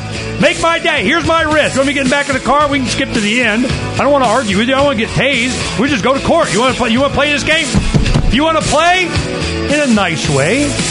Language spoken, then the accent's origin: English; Tucson, Arizona, United States; I'm from Tucson.